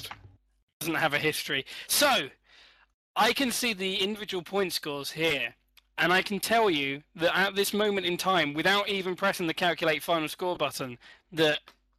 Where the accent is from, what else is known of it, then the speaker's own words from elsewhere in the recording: United Kingdom; Sorry, I'm British.